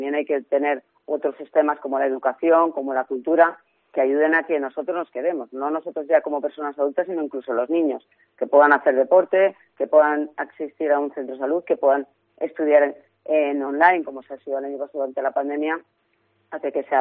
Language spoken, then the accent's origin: Spanish; Bernardos, Castile and León, Spain; En Bernardos, en mi pueblo, en enero este año se ha desplegado